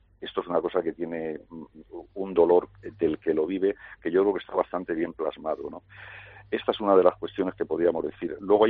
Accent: Castilla-La Mancha, Spain; se trata de una familia de un pueblo de Toledo, están narradas de mi pueblo, precisamente

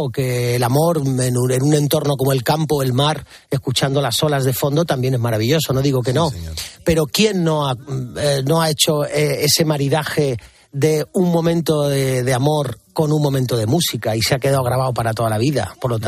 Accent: Málaga, Andalusia, Spain; now in Madrid, Spain; yo soy un malagueño adoptado por Madrid. Ahora ya contando años, llevo más años viviendo en esta ciudad que años tenía cuando me fui de la mía, aunque sí que es verdad que tengo mi casita en mi tierra malagueña

